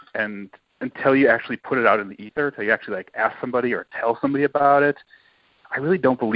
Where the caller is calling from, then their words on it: Appleton, Wisconsin, United States; So I'm calling from Appleton, Wisconsin, which is in the Midwest, pretty cold.